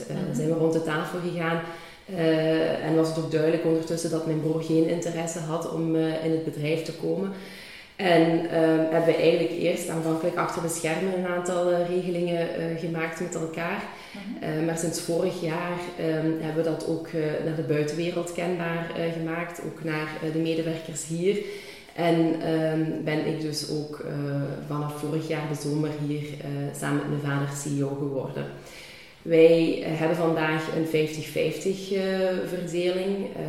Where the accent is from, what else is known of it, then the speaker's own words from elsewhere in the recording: Hasselt, Flanders, Belgium; born there; ik ben 33 jaar, geboren in Hasselt en vandaag ook nog altijd wonende in Hasselt.